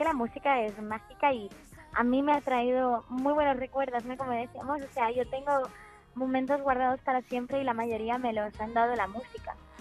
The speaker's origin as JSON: {"language": "Spanish", "region": "Catalonia", "country": "Spain", "said": "Claro que soy catalana."}